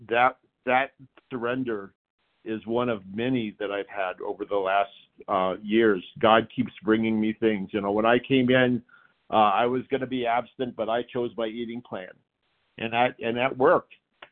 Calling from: Aurora, Colorado, United States; from Aurora, Colorado.

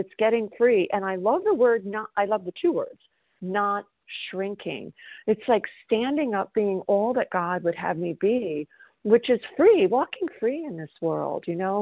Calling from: South Carolina, United States; I'm a recovered compulsive overeater, and I'm calling from South Carolina

